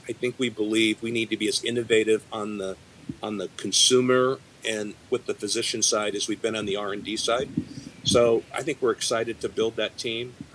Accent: Arizona, United States; now in Alamo, United States; You know, I had some disadvantage growing up in Arizona when there wasn't as much of a focus on sunscreen.

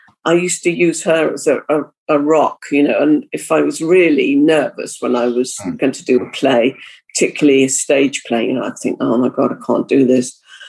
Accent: Liverpool, North West England, United Kingdom; I was brought up in Liverpool

